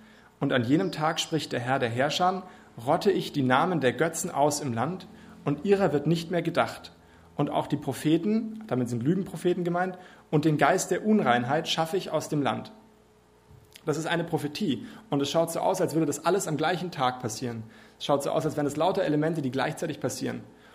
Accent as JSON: {"language": "German", "town": "Munich", "region": "Bavaria", "country": "Germany", "said": "Ich als Münchner darf den Vergleich benutzen."}